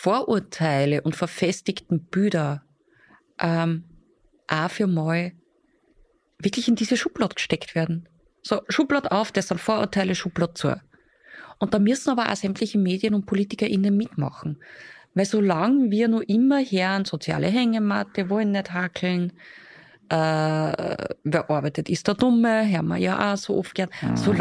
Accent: Upper Austria, Austria; Zumindest bei uns in Oberösterreich.

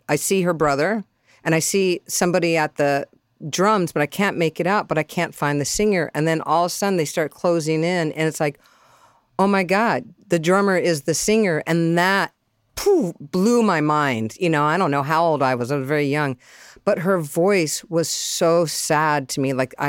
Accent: San Diego, California, United States; For me, I was raised in San Diego and, you know, my brothers were surfing.

